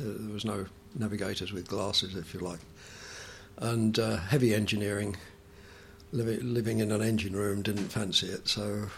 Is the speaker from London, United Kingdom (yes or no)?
yes; Bexleyheath, London, United Kingdom; and my date of birth was 7/01/1938 and I was born in Bexley Heath in Kent.